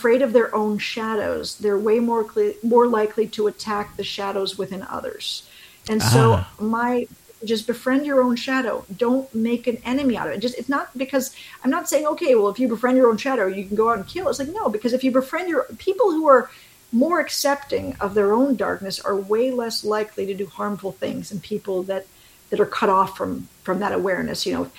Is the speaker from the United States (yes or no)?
no; Canada; I'm from Canada originally, and we obviously have guns in Canada, but we don't have this kind of problem.